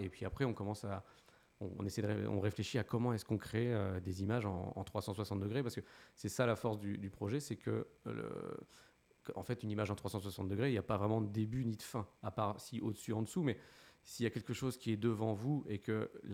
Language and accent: French; Alençon, Normandy, France; On est tous d'Alençon, on connaît cette salle.